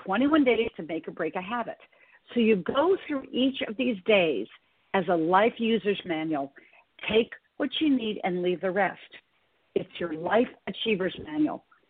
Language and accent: English; Montana, United States; I grew up in Montana, small town girl from Montana, but we had a summer home in Flathead Lake.